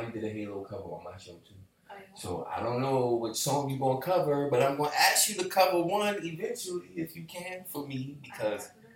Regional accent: New York, United States; I'm from New York. What do I look like telling them good morning? Because I say good morning to people.

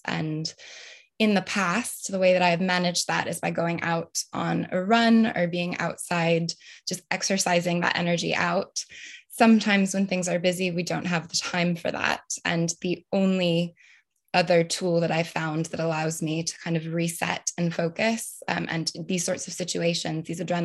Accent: United States; now in United Kingdom; I'm obviously American, as you can hear, also now British, which is always an exciting thing to share with people.

